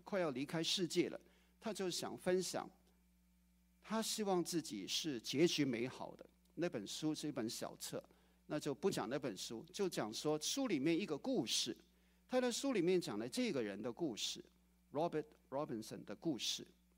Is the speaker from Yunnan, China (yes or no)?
no; Guangdong, China; 好像我们广东人说你衰乜嘢